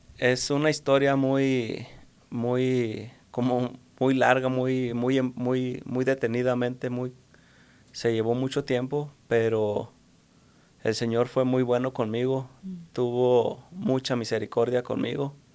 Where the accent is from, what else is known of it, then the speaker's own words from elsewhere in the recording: Valparaíso, Zacatecas, Mexico; Bueno, yo vengo de Valparaíso, Zacatecas, México.